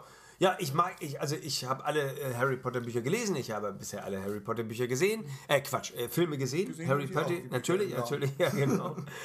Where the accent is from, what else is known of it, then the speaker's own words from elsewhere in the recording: Hamburg, Germany; Ich bin Hamburger